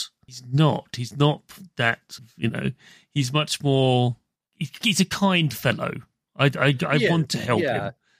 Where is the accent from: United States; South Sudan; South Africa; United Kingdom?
United Kingdom; I just want to cry, but I can't because I'm British.